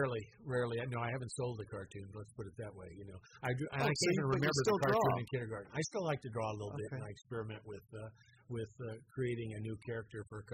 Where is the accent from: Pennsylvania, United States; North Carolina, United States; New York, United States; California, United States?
California, United States; Richmond; When I grew up in Richmond, there was no one who did not have a family member or at least a cousin working for Chevron.